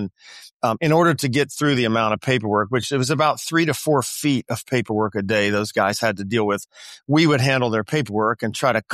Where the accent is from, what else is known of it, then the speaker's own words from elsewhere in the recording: Florida, United States; born there; So I was born I was born just outside the Cape